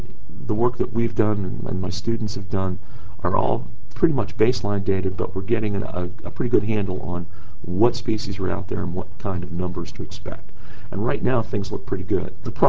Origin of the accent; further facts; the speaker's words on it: Pennsylvania, United States; I grew up in Pennsylvania in mining country.